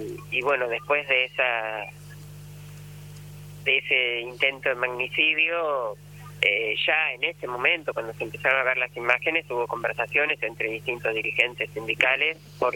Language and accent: Spanish; Argentina